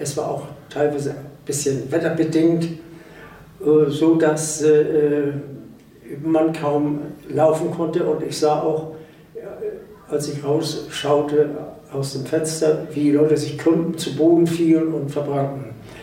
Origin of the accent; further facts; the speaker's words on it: Hamburg, Germany; born there; Ich bin geborener Hamburger, habe zuerst in St. Georg gewohnt, dann in Aibig und später in Hammerburg, wo wir dann auch ausgebombt wurden.